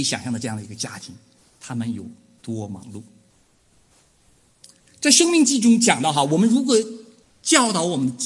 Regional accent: Northeast China, China; 我是东北人哈，我知道我们东北的妇女一结婚就是家里的财务大权一定要抓到手的

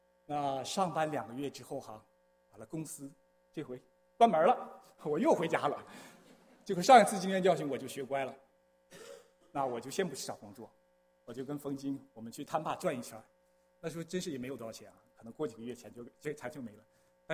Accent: China; 我觉得这个顺服的功课对我们从大陆来的弟兄姐妹尤其难学

